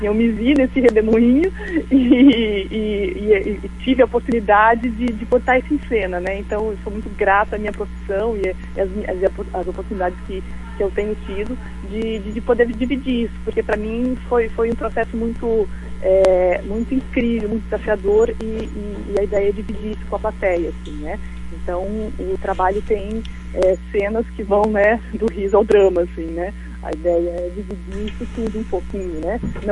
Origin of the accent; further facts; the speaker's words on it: Joinville, Santa Catarina, Brazil; Nós somos de Joinville, Santa Catarina. A viagem foi longa.